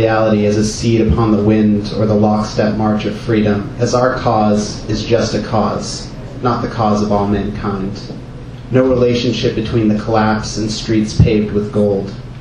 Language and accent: English; Philadelphia, Pennsylvania, United States; We're the New Philadelphia Poets. We're up here from Philadelphia, reading in New York.